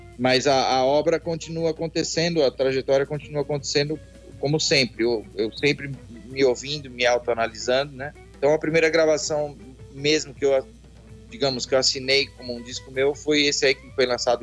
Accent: São Paulo, Brazil; eu nasci na Zona Leste de São Paulo, num bairro chamado Vila Santa Isabel.

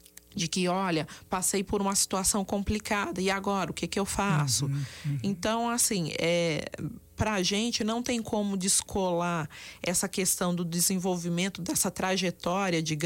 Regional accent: Brazil; born there; nós, pessoas negras, que já nascemos aqui no Brasil

